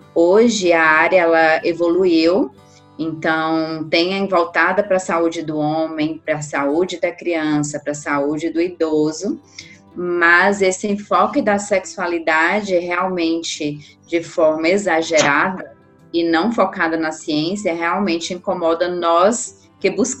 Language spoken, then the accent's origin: Portuguese; Bahia, Brazil; now in São Paulo, Brazil; Eu vim da Bahia para São Paulo, minha primeira especialização foi em 2006